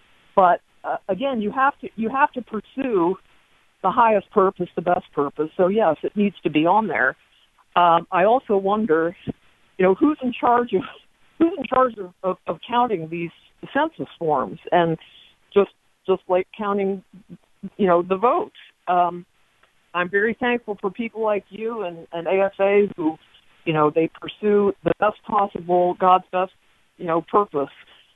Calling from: Houston, Texas, United States; I'm calling from Houston.

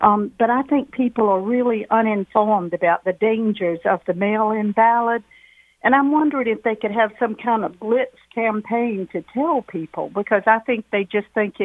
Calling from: Fayetteville, North Carolina, United States; I'm calling from Fayetteville, North Carolina.

